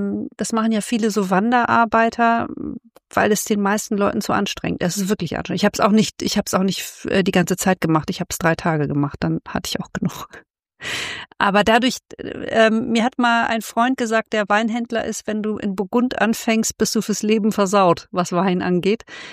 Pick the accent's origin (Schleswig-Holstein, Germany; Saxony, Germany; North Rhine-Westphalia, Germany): Schleswig-Holstein, Germany; now in Hamburg, Germany; Ich bin ja Schleswig-Holsteiner und wohne in Hamburg.